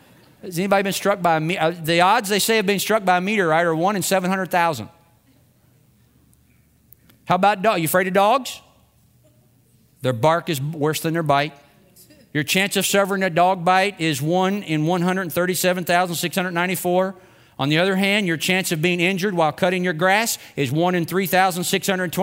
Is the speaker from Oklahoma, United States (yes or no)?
no; Germantown, Kentucky, United States; You see, I'm from Germantown, Kentucky. Population less than 200.